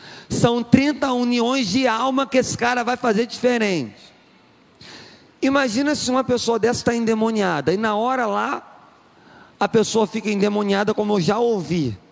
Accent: Brazil; Falei, meu Deus do céu, estou quase esquecendo que eu sou brasileiro.

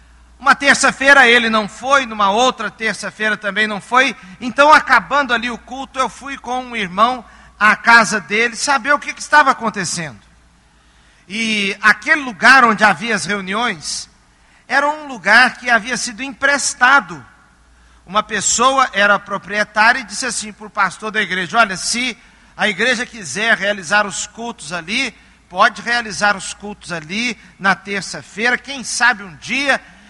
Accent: Mogi Mirim, São Paulo, Brazil; num ponto de pregação que existia lá na minha cidade, em Moimirim. E eu era jovenzinho, adolescente para jovem.

